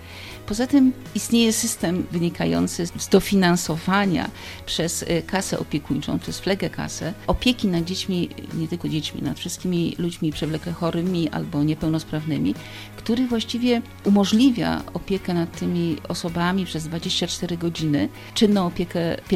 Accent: Opole Voivodeship, Poland; born there; gdzieś tam wróciłam do swoich korzeni z tym przyjechaniem do Opola po studiach, ponieważ ja urodziłam się na Opolszczyźnie.

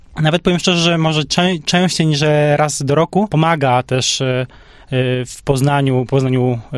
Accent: Krapkowice, Opole Voivodeship, Poland; jestem z Krapkowic

